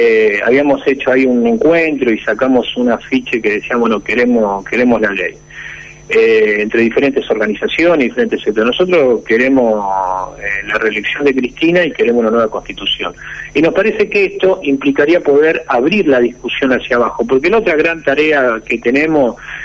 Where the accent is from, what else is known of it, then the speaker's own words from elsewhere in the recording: Argentina; nosotros como argentinos y en todo este proceso de acumulación y los cambios materiales que existen en Argentina